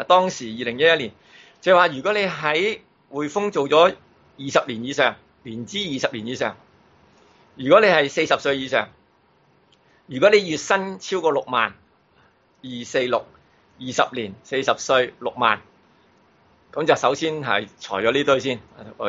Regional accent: Guangzhou, Guangdong, China; 我哋廣州人好明啦，我叫婚宴叫擺酒。

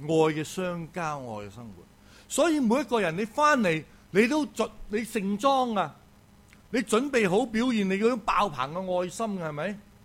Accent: Guangdong, China; 所以女士们姊妹们，我们广东人形容一个叫什么叫黄面婆

